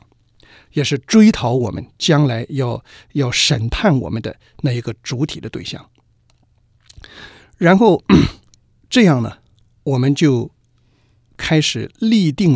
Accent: China; 所以我们中国人也有这样的观念啊，人上面还有青天啊

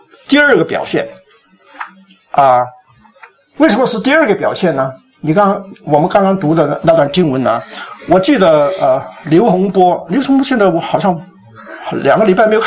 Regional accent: China; 其实今天我们中国人的基督徒也有很多人怀着很大的怒气啊

